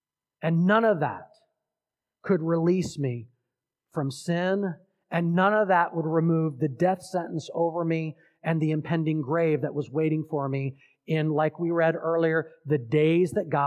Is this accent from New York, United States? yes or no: no; Washington, District of Columbia, United States; born there; also born or lived in Fairfax County; I'm white, I'm male, I'm an American, born in Washington, D.C. That's got to put me at the top of being American. Born at Washington Hospital Center where they take presidents.